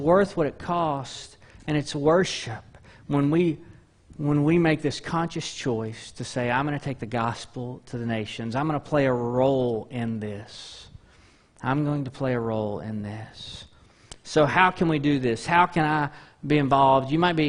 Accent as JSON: {"language": "English", "town": "Deweyville", "region": "Texas", "country": "United States", "tie": "born or raised there", "said": "Now, again, I grew up in Dewayville, formerly Possum Bluff, Texas."}